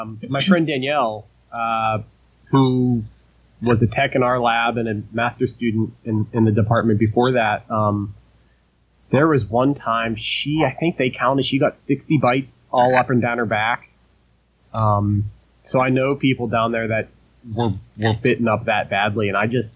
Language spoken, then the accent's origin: English; Pennsylvania, United States; I grew up in Pennsylvania and we've got them here, but not, you know, they're in pockets.